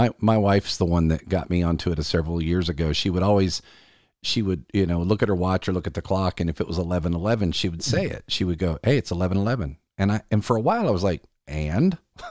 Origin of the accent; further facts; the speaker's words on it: South Carolina, United States; at one of our statewide conferences here in my home state of South Carolina